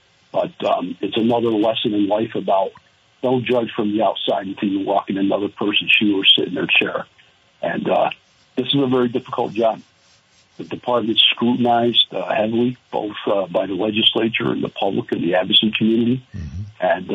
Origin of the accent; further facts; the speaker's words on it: Arlington, United States; working on a small economic development project in my hometown of Arlington.